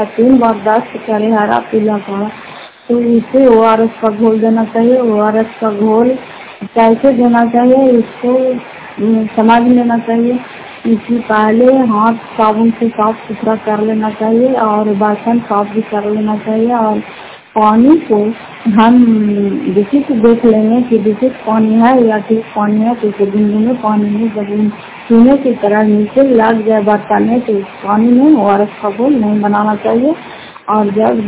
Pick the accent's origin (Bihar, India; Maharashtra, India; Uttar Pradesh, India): Bihar, India; Fatehpur; घर फतेहपुर पंचायत मकोसा जिला नालंदा क्रासकरा ब्लॉक की निवासी हूँ